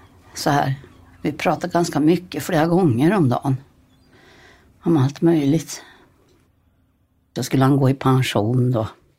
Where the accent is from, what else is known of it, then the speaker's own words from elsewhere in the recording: Småland, Sweden; Och då sa jag att jag var från Småland.